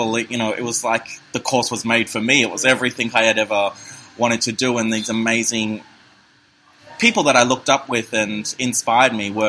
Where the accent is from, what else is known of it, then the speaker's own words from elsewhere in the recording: Townsville, Queensland, Australia; born there; I was born in Townsville. My family come from the rainforest of North Queensland.